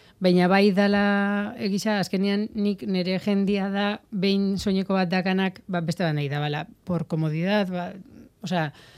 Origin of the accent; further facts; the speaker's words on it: Eibar, Basque Country, Spain; ni Eibartarra naiz eta Eibar da plaza honena